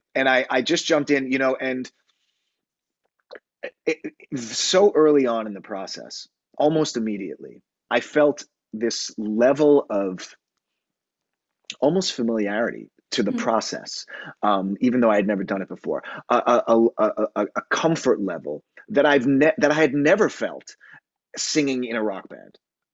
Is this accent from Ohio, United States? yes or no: no; New York City, New York, United States; I grew up on Long Island and in New York City, and I played in rock bands